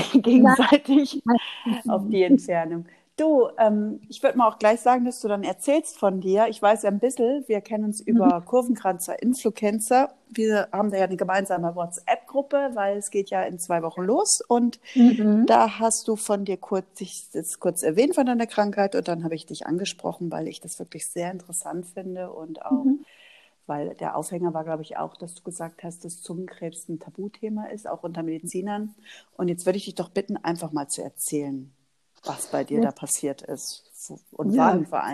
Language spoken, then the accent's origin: German; Northern Germany, Germany; Und ich bin aus Norddeutschland.